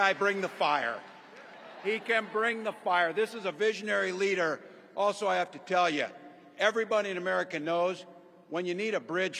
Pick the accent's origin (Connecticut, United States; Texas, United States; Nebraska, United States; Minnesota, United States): Nebraska, United States; Butte; also born or lived in West Point; I was born in West Point, Nebraska. I lived in Butte